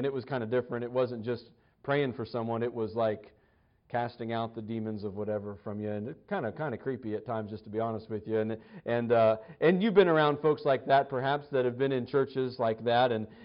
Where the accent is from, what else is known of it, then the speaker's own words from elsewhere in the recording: Broken Arrow, Oklahoma, United States; Well, growing up in the Tulsa area for a few years, we were pretty close.